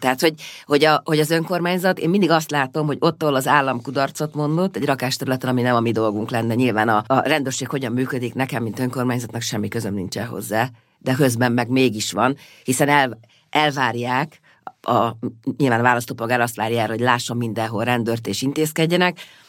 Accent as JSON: {"language": "Hungarian", "town": "Vác", "region": "Pest", "country": "Hungary", "said": "De én váci vagyok"}